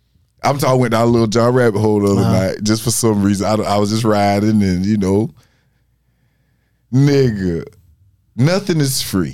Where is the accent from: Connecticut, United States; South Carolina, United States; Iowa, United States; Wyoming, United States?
South Carolina, United States; Darlington; Well, I swear I'm glad I was raised in Darlington, man.